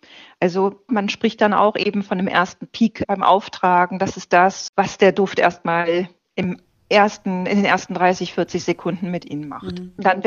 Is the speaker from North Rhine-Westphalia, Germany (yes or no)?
yes; North Rhine-Westphalia, Germany; born there; ich bin im Ruhrgebiet geboren, das scheint mir nicht unbedingt in die Wiege gelegt zu sein. Also noch wirklich in einer Umgebung mit intakten Zechen und so.